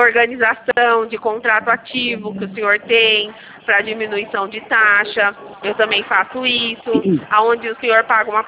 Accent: Araçatuba, São Paulo, Brazil; Eu sou de Araçatuba.

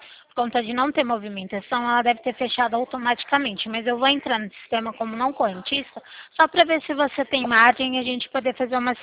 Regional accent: Limeira, São Paulo, Brazil; eu sou daqui da cidade de Limeira, em São Paulo.

